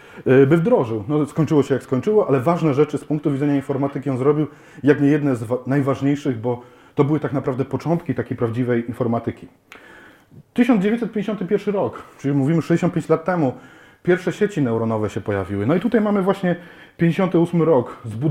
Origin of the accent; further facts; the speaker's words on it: Poznań, Greater Poland Voivodeship, Poland; tym bardziej jak ja jestem z Poznania, też się sobie poczuwam